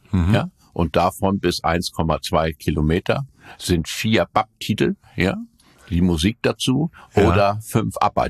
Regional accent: Stadersand, Lower Saxony, Germany; Also ich bin an der Elbe geboren, in Stadersand, beziehungsweise Stadersand-Brunshausen.

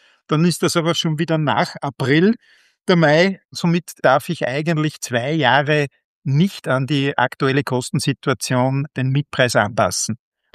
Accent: Linz, Upper Austria, Austria; Ich komme aus Linz

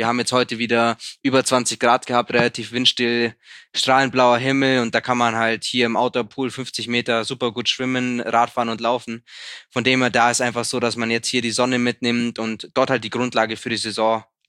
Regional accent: Sonthofen, Bavaria, Germany; Ich meine, Sonthof, meine Heimatstadt, hat 21.000 Einwohner. Das ist jetzt nicht so riesig.

